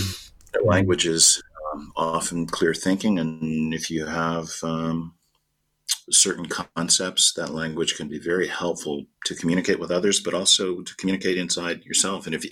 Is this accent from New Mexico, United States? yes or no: yes; New Mexico, United States; as a kid growing up in New Mexico, I was very influenced by the Native Americans.